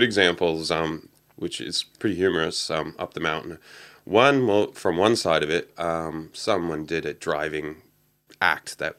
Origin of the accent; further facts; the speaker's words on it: Canada; when we grew up, or when I grew up in Canada, riding a bike was just, you got on something and you rode a mode of transportation